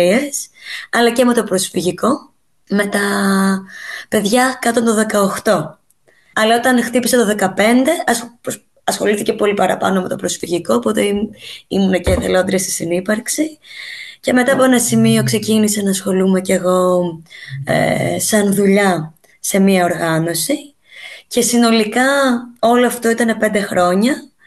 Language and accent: Greek; Mytilene, North Aegean, Greece; Μεγάλωσα στη Μυτιλίνη.